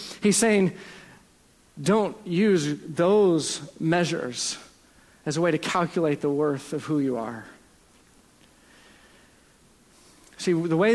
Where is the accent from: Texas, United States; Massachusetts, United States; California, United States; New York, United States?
Texas, United States; Dallas; Where Carrie and I are from, I'm from Dallas, but our families are from Arkansas.